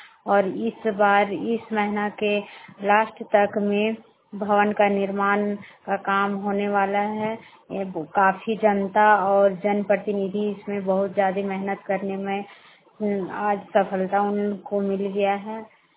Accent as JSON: {"language": "Hindi", "town": "Barkagaon", "region": "Jharkhand", "country": "India", "said": "बड़कागांव की रहने वाली हूँ। बड़कागांव प्रखंड हजारीबाग जिला की हूँ।"}